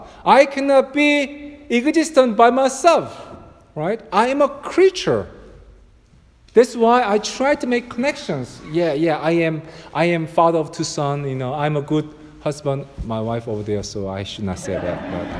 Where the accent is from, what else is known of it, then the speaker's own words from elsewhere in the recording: South Korea; now in United States; I'm originally from Korea. Who are you? I was a missionary in the Philippines.